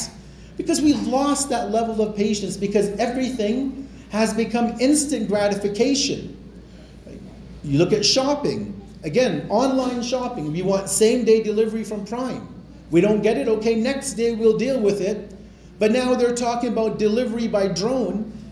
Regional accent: Edmonton, Alberta, Canada; I remember when I was growing up in Edmonton, when in the 70s and 80s

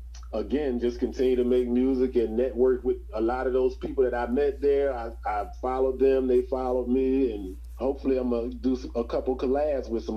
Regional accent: Philadelphia, Pennsylvania, United States; now in Phenix City, United States; Because, like, I'm from Philly, but I live in Phoenix City, Alabama, which is right next door to Columbus, Georgia.

